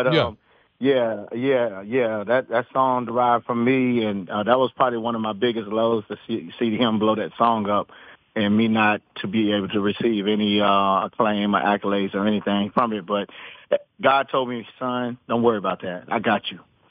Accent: Kilgore, Texas, United States; Man, I was born in Kilgo, Texas. Kilgo for sure, man. That's where I was born and raised.

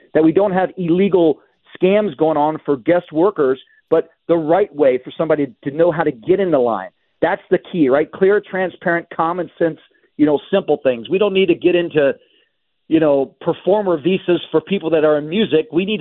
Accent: Arizona, United States; right here in my home state of Arizona and along the Southwest border.

